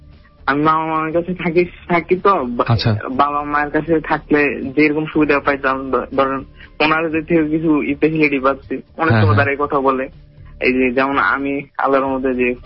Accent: Dhaka, Dhaka Division, Bangladesh; also born or lived in Chattogram; আমার গ্রামের বাড়ি চট্টগ্রামে। এখন আমি ইন্টারমিডিয়েটে পড়ি, আমি ক্লাস ছোটবেলা থেকে ক্লাস 1 থেকে ঢাকাতে থাকি, বোধবাজারে থাকি।

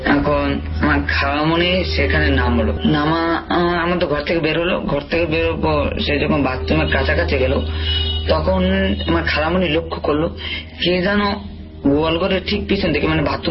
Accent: Barisal, Barisal Division, Bangladesh; আমার গ্রামের বাড়িটা বরিশালে, কিন্তু বরিশালে কোন জায়গায় সেটা আমি বললাম না।

